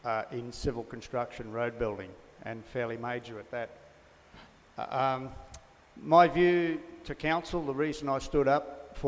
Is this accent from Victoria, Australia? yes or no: no; Tinana, Queensland, Australia; from Tanana.